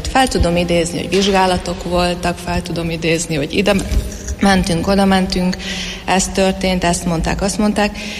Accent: Szombathely, Vas, Hungary; Szombathelyről jöttem, és tanárként dolgozok

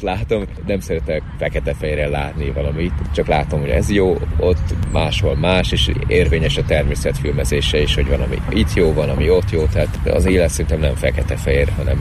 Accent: Hungary; born there; lehet, hogy svédnek születtem, csak itt Magyarországra, mert én nagyon megértem magam a svédekkel

